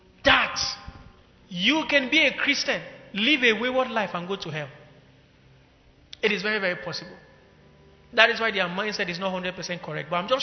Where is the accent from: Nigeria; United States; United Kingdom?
Nigeria; Kaduna, Kaduna State; many years ago, I grew up in Kaduna.